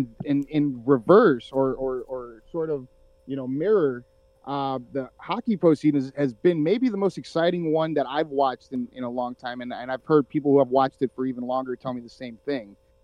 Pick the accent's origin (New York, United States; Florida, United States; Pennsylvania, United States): Florida, United States; I grew up in South Florida. There was no frozen pond around for me to skate around.